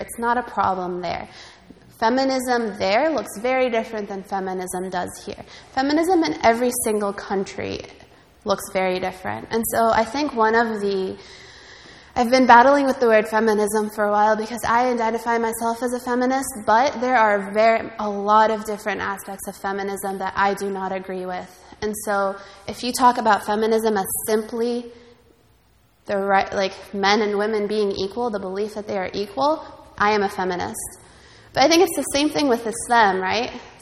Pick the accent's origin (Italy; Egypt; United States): Egypt; I come from Egypt